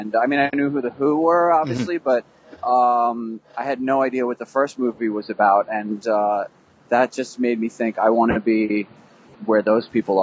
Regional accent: Rockaway Beach, New York, United States; I grew up in Rockaway Beach in New York, and they have the rock song. So that was sort of on the radar, too.

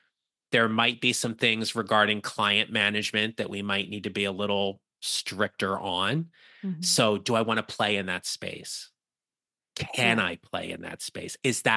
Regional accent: New Jersey, United States; Now, Kate, you know this, I'm from New Jersey. It is part of my charm.

